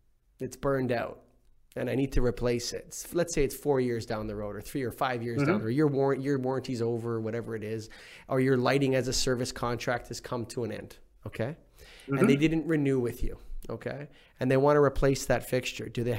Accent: Canada; I'm Canadian, by the way.

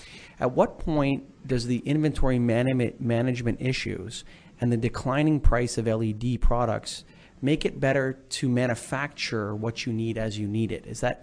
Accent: Canada; I'm Canadian.

